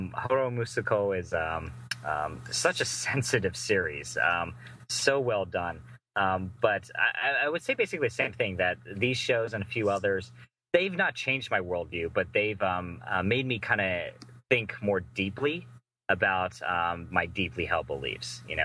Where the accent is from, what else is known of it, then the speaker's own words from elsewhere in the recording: Texas, United States; I am a Texan after all.